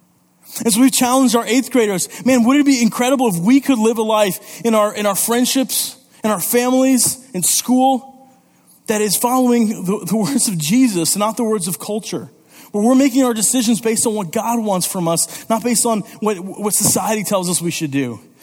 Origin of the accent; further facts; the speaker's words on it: Italy; Growing up in Italy, my parents were missionaries there, and so I joined an Italian youth group when I was in high school